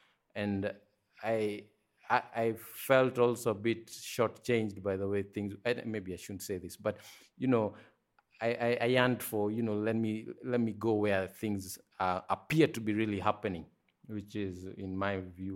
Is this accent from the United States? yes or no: no; Nairobi, Kenya; moved away as an adult; I was born in Kenya, in Nairobi, so that's, you know, that's where I spent the first maybe 23 years of my life in Nairobi, in Kenya.